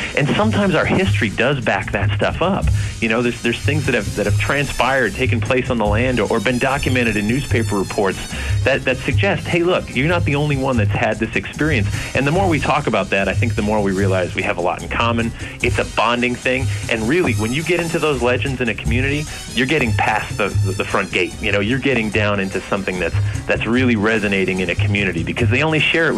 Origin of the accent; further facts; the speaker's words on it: Newtown, Connecticut, United States; now in Massachusetts, United States; I grew up in Newtown and lived in Massachusetts now, you know, pretty much a New England guy my whole life.